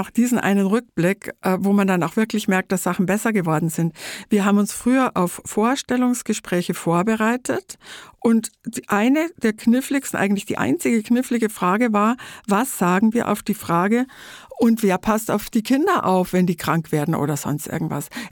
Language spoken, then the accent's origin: German; Trostberg, Bavaria, Germany; die Zeitung in meiner Heimatstadt gearbeitet, das Trostberger Tagblatt.